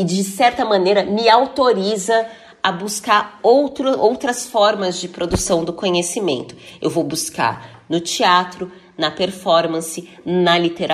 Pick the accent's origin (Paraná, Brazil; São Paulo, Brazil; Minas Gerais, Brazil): São Paulo, Brazil; Osasco; eu cresci na periferia de Osasco, saí do Jardim da Abril na periferia de Osasco aos 35 anos de idade